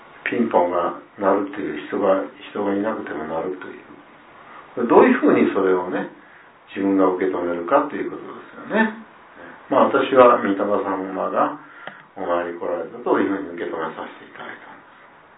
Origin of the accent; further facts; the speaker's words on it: Okayama, Japan; 私たち岡山県人もですね、油断をしてはならないなというふうに思いますね。